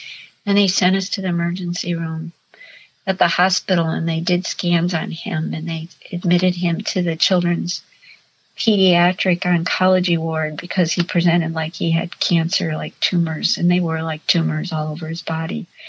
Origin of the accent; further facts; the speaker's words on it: Ireland; I'm Irish.